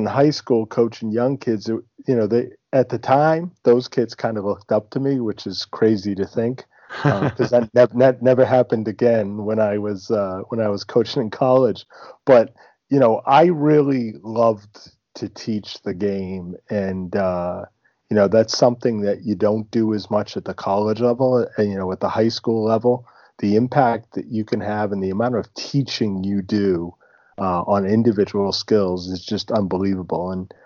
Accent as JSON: {"language": "English", "town": "Mendon", "region": "Massachusetts", "country": "United States", "tie": "born or raised there", "said": "But I grew up in Massachusetts, small little town called Mendon, and, you know, was not a great player."}